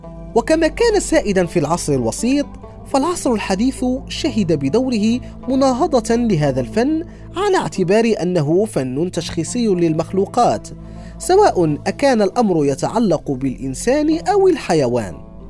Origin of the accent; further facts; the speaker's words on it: Morocco; التاريخ المغربي الذي تتشكل منه هويتنا كمغاربة.